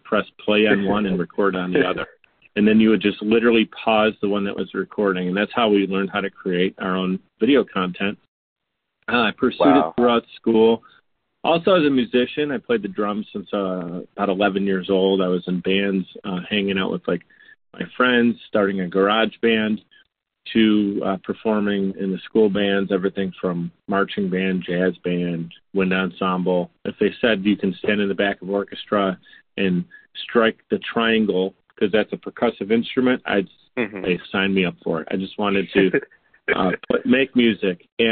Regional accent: Buffalo, New York, United States; when you're born and raised in Buffalo, you better believe that you're a member of Bill's Mafia.

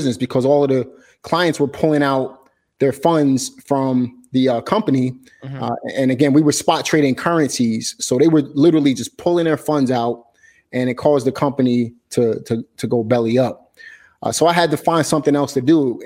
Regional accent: Brooklyn, New York, United States; Alex just mentioned it. I grew up in Brooklyn, New York.

